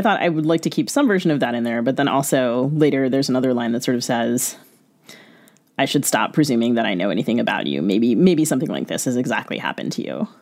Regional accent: United States; So I grew up in the United States, and I think some of this was a little bit of, again, maybe kind of a dare to myself of could I write fiction that was set during my lifetime in Sri Lanka and make it believable.

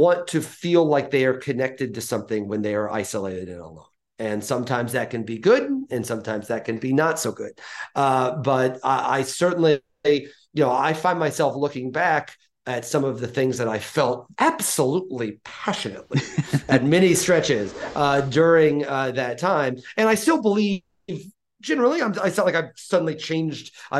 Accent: Illinois, United States; also born or lived in New York; now in Athens, United States; And I love Athens, but I'm also an outsider to Athens. I'm from Illinois. I lived in New York for 13 years.

